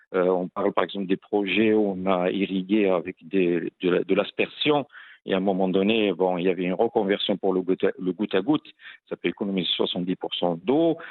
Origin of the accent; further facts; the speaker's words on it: Morocco; je viens du Maroc.